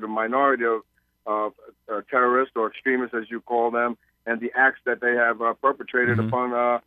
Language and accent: English; United States; as a family man, as a husband, as an American citizen